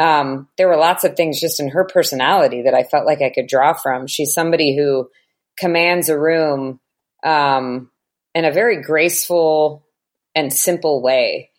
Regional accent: United States; Maybe it's because I'm American that I think that it's so interesting.

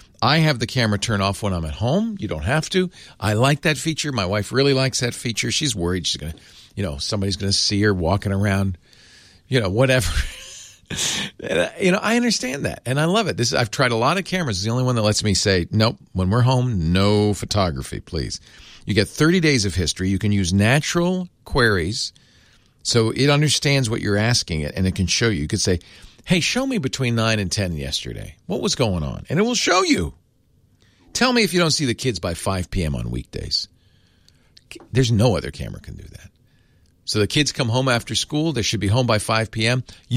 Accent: Providence, Rhode Island, United States; Red Sox fan. I grew up in Providence.

